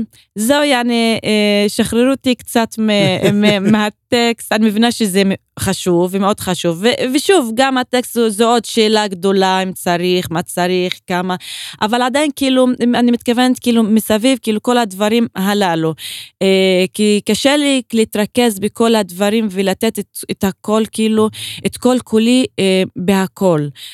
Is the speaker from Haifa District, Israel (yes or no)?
yes; Umm al-Fahm, Haifa District, Israel; זה גם מזהה עם העיר מולדת שלי, אום אל-פחם.